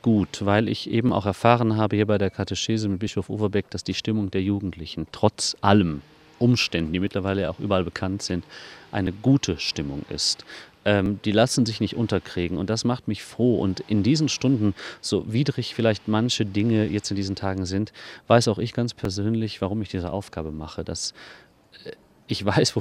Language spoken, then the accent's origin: German; Cologne, North Rhine-Westphalia, Germany; Das sind wir Kölner sowieso